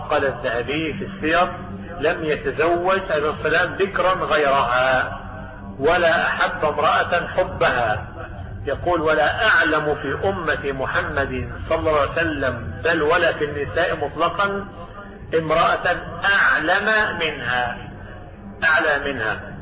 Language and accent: Arabic; Egypt; وعندنا في مصر